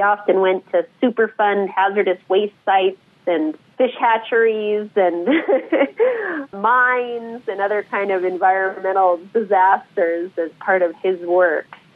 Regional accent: Seattle, Washington, United States; I'm based in Seattle, Washington, and I'm originally from Seattle. I grew up here on the shores of our beautiful Puget Sound, and I was actually born in Washington, D.C.

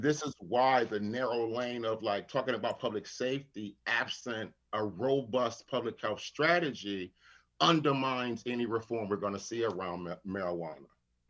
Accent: Chicago, Illinois, United States; moved away; I'm an organizer, I'm from Chicago, I'm in Connecticut.

